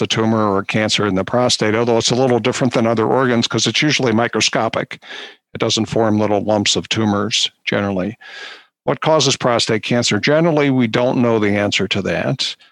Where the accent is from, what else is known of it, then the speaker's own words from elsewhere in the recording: Philadelphia, Pennsylvania, United States; So I grew up in suburban Philadelphia.